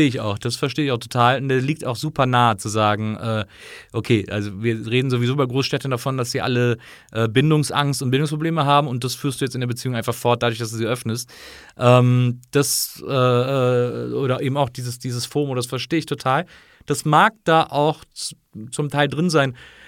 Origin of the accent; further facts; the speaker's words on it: Rhineland, Germany; aber ich bin ja im Rheinland aufgewachsen